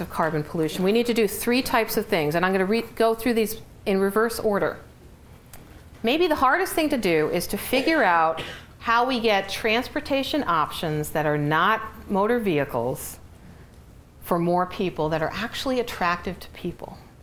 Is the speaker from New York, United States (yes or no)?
yes; New York, United States; I grew up in New York, and let me tell you, rainy New Jersey and cloudy New Jersey.